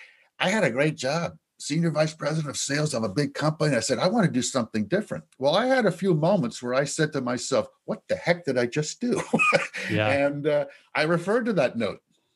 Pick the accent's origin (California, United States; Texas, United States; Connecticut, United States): Connecticut, United States; I grew up in Connecticut, never heard of it.